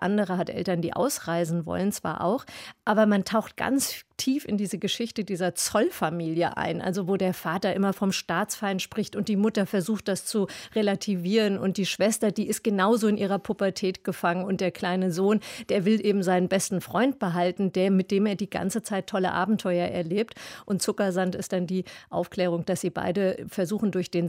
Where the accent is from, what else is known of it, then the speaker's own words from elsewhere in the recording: Hesse, Germany; now in Berlin, Germany; ich bin auch Hessin, ich lebe seit 30 Jahren in Berlin